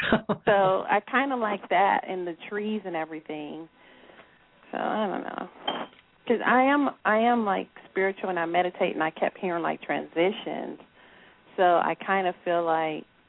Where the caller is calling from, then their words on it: Atlanta, Georgia, United States; I'm calling from Atlanta, Georgia.